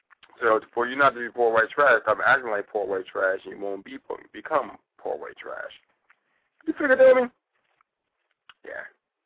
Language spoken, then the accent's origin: English; New York City, New York, United States; I'm not from Africa, to tell you the truth. I'm actually from New York City, so if you tell me to go back to New York City, I'll be happy